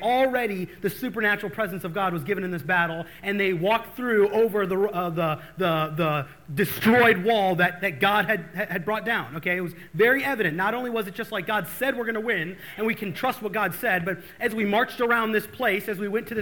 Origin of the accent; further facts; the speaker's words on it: Illinois, United States; And I grew up in like cornfield country, so when I say Illinois, don't think Chicago.